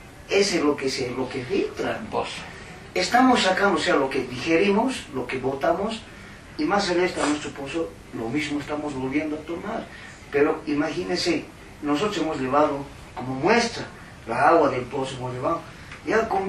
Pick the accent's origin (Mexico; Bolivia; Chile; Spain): Bolivia; nosotros el Distrito 7, o no somos bolivianos, somos también bolivianos.